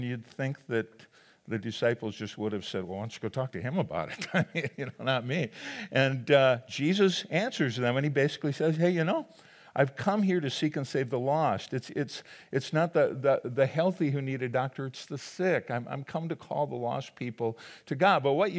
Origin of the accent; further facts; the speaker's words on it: Minnesota, United States; We're from Minnesota. A little weather doesn't stop us.